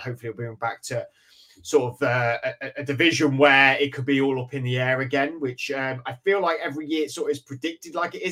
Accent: Leicester, East Midlands, United Kingdom; accent: Leicester; I mean, that just rolled off the tongue for me in my broad Leicester accent.

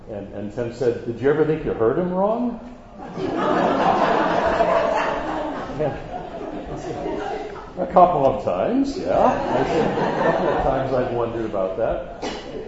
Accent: Bloomington, Indiana, United States; moved away as an adult; now in Toronto, Canada; My wife and I are American Canadians. It was 37 years ago this past January that we immigrated from Bloomington, Indiana, to Toronto

